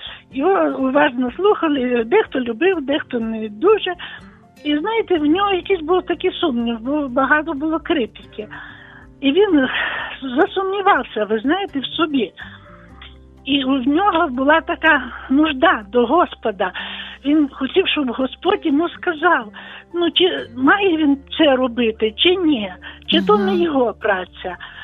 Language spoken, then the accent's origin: Ukrainian; Volyn Oblast, Ukraine; Я з Волині